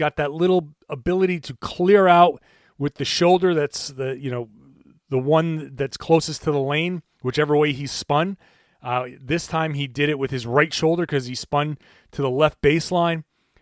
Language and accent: English; Rhode Island, United States; when you are a freshman in high school and you're 6'3", in Rhode Island, you're a giant. If I was born in New York, they would have had me dribbling and I would have been a point guard, but in Rhode Island, I was a big guy